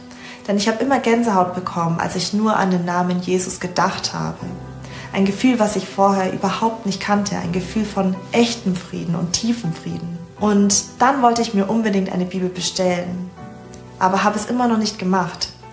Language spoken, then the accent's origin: German; Nuremberg, Bavaria, Germany; moved away as an adult; ich bin 28 Jahre alt und gehe seit Mitte 2024 in die Ecclesia Church in Erlangen. Mit circa 19 Jahren bin ich damals von Nürnberg nach Hamburg gezogen